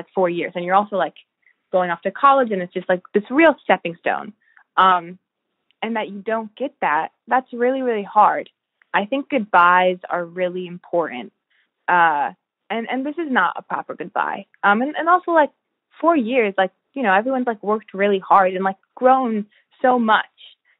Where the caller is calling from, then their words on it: Albany, New York, United States; I'm calling in from Albany, New York. And I'm 16